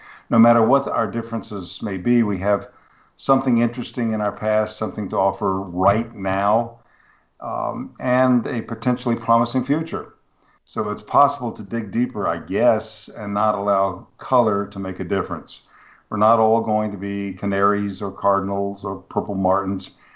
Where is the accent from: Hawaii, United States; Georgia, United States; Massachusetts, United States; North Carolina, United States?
North Carolina, United States; Charlotte; When I visited a raptor center in my hometown of Charlotte